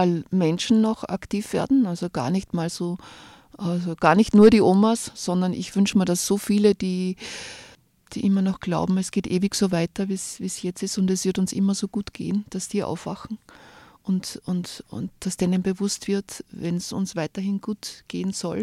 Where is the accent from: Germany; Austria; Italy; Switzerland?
Austria; Upper Austria; born there; now in Salzburg, Austria; Also momentan komme ich aus Oberndorf, ich wohne dort. Ich bin eine geborene Oberösterreicherin, bin aber schon 33 Jahre wohne ich in Salzburg